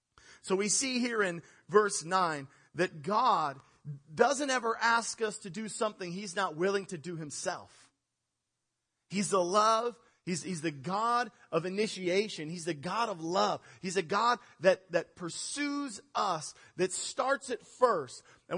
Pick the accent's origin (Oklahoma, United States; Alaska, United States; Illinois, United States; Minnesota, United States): Alaska, United States; Nikiski; I was a commercial fisherman growing up in Nikiski.